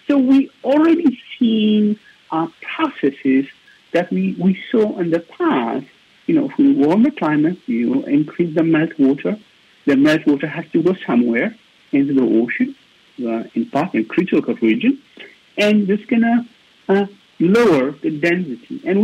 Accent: Eritrea; born there; I was born in Eritrea. This is in East Africa.

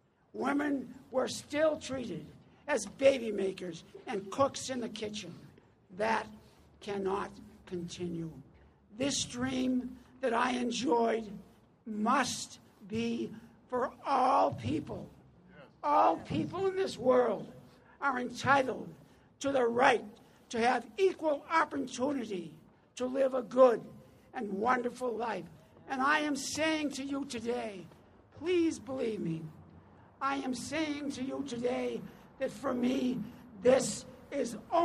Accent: United States; Not only am I the son of immigrants, I am a dreamer. When I was a young boy growing up in America in the 1940s and the 1950s, I enjoyed the American dream.

